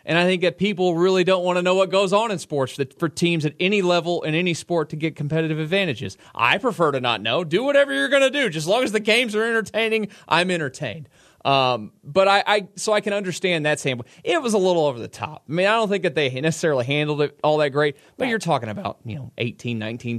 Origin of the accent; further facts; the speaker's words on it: Houston, Texas, United States; I think I go back to me growing up in Houston and being an Astros fan.